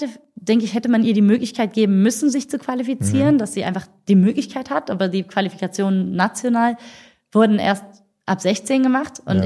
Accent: Germany; born there; Ich bin geboren in Deutschland, habe einen deutschen Pass, aber ich habe noch eine irakische Staatsbürgerschaft.

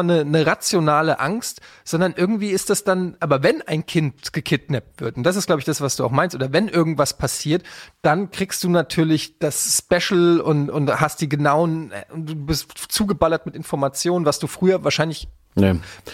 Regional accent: Frankfurt, Hesse, Germany; Ich bin in Frankfurt Innenstadt aufgewachsen.

